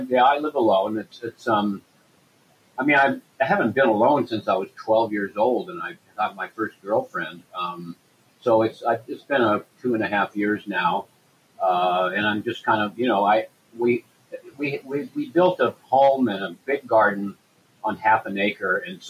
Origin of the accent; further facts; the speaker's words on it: San Francisco, California, United States; I grew up in San Francisco, so my hometown's not far away.